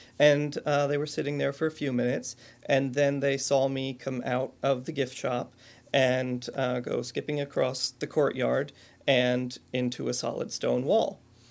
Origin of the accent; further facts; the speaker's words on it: Emmaus, Pennsylvania, United States; in the house that I grew up in Emmaus, Pennsylvania, there were lots of sounds and things that couldn't be explained.